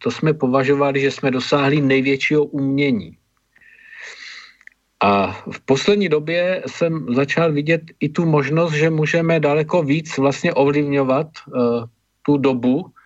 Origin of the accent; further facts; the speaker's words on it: Moravia, Czechia; my sme z Moravy, že jo?